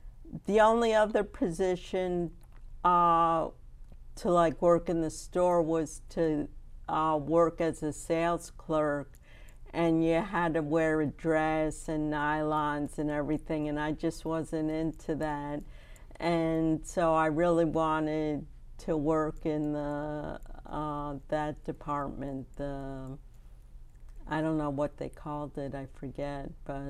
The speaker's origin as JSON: {"language": "English", "town": "East Granby", "region": "Connecticut", "country": "United States", "tie": "born or raised there", "said": "how privileged I was as a child growing up in East Granby, that I had, you know, trees and grass and meadows to run around"}